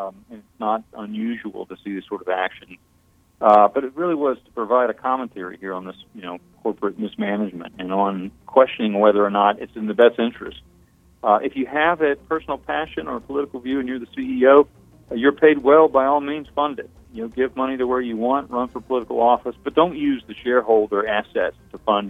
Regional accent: North Carolina, United States; within a couple of weeks of my home state, North Carolina, passing there, bathroom bill HB 2

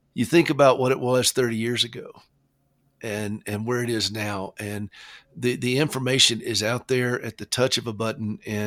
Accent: the South, United States; accent: Southern; she didn't have to raise an eyebrow at my Southern accent

